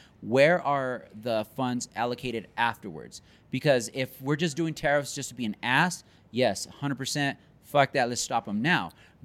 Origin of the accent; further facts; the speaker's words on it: United States; As an American, I'm a little selfish.